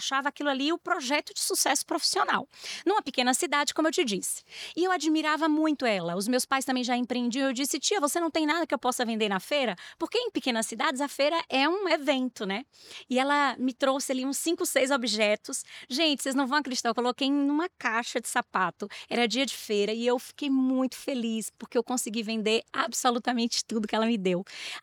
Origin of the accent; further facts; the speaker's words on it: Bahia, Brazil; Eu sou baiana, filha de seu Jadi e Dona Ildete, nascida numa cidade que fica a 530 quilômetros da capital baiana.